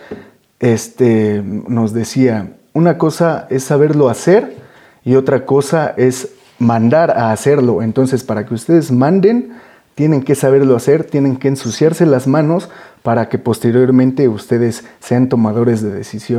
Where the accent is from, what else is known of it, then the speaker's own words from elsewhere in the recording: Atenco, State of Mexico, Mexico; also born or lived in Texcoco; Soy originario de Texcoco. Ajá. Toda mi vida la he vivido en Atenco con mi familia. Mis abuelos son de origen del estado de... de la Ciudad de México. Ajá. Mi abuela es de Guanajuato, Irapuato.